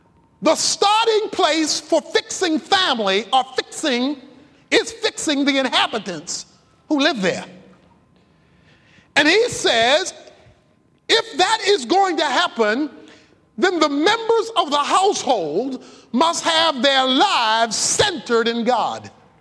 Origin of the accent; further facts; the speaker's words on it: Baltimore, Maryland, United States; I may have told you before about the time I was suspended from Garrison Junior High School in Baltimore, Maryland for fighting.